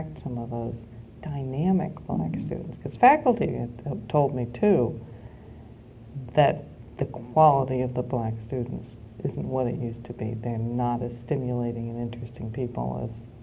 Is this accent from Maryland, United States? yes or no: yes; Annapolis, Maryland, United States; I grew up in Annapolis.